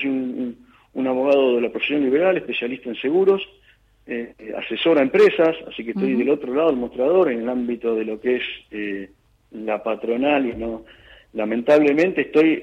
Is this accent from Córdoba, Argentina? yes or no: no; La Plata, Buenos Aires Province, Argentina; pensando que soy de La Plata, así que me iba a tocar alguna de las tantas universidades de acá